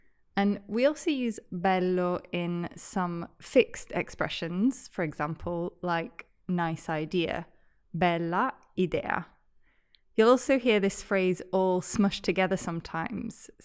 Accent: United Kingdom; I'm very British

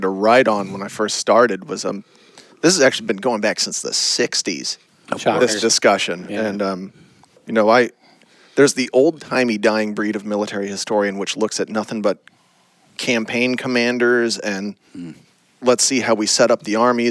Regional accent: Dayton, Nevada, United States; Yeah, Dayton, outside of Carson City. So I usually when people don't know, I tell them I live close to Reno or Lake Tahoe.

